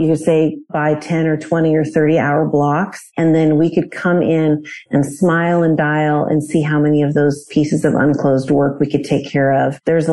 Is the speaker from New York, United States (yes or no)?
no; Alaska, United States; now in Middleburg, United States; I grew up in Alaska.